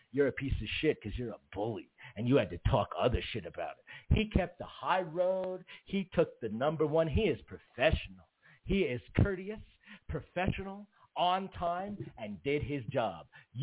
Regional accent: Brooklyn, New York, United States; Listen, I'm from Brooklyn, New York, motherfucker. … I'm from Sheepshead Bay, down by fucking Bay, man. I'm from Brooklyn, New York, man.

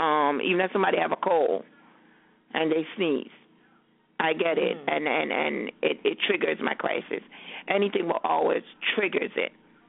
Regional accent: Jamaica; now in United States; I'm from Jamaica, and when I came to the United States

